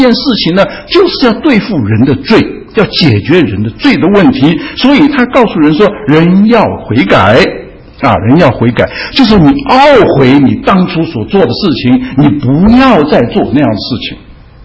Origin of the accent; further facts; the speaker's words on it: China; 只是我们中国人不喜欢用这个罪这个字，我们中国人喜欢用过这个字啊。